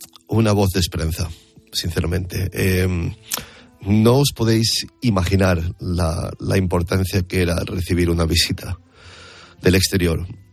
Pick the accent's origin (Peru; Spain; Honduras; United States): Spain; Y decía, sí, sí, soy de España.